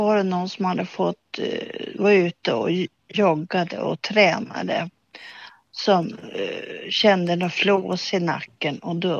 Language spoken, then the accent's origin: Swedish; Dalarna County, Sweden; now in Tärnsjö, Sweden; Och jag är uppvuxen på landet i Dalarna.